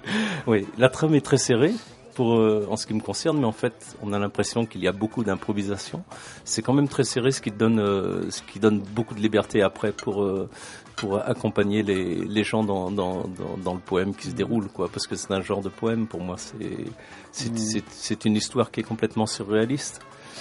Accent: Penne, Occitanie, France; On est de Midi-Pyrénées, mais nous ne jouons pas beaucoup en Midi-Pyrénées.

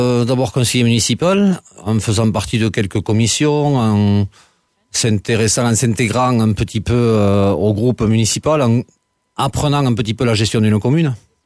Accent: Castanet, France; Je suis né, oui, à 150 mètres de la maison où j'habite maintenant. Il y aura bientôt 61 ans.

